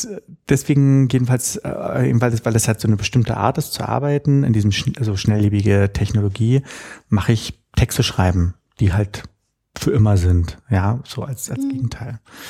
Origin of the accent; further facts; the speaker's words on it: Berlin, Germany; Ich bin echter Berliner, ja. Nein. Ich bin hier, ich bin 3 Kilometer von hier geboren, ja. Und wir sind zu DDR-Zeiten, dann eben noch mit meiner Mutter, meinem Stiefvater, meinem Bruder, sind wir in die Hackischen Höfe gezogen, in eine 170 Quadratmeter Wohnung.